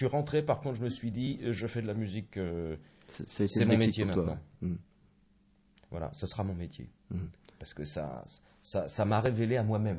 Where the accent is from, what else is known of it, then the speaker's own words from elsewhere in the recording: France; Peut-être parce que je suis français, blanc.